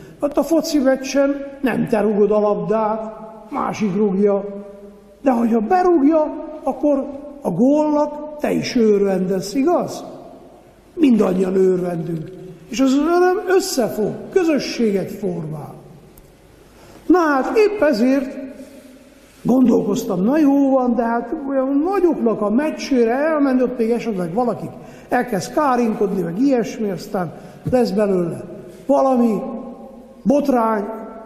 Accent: Miercurea Ciuc, Harghita, Romania; én Csíkszeredában nőttem fel

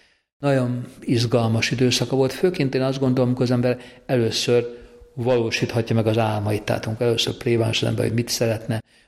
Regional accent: Budapest, Hungary; mivel Rózsdombról jöttem

